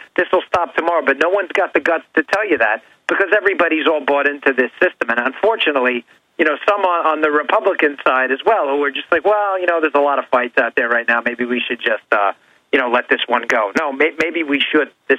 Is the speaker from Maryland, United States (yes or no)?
yes; Maryland, United States; I was at a Second Amendment rally yesterday in Annapolis, my home state here in Maryland